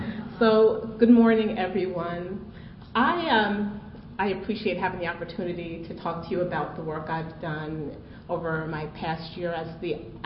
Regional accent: New Rochelle, New York, United States; So I grew up in City Park. City Park is a public housing project in lovely New Rochelle, New York.

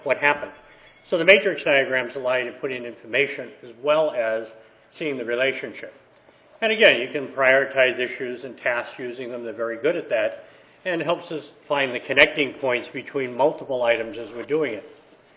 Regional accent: East Coast, United States; I'm from the East Coast, so it feels like it's almost time for lunch right now.

